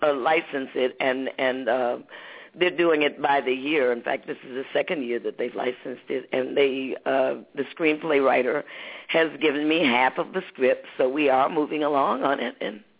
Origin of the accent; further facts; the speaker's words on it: Detroit, Michigan, United States; But anyway, he knew I was from Detroit, and he fell in love with the city of Detroit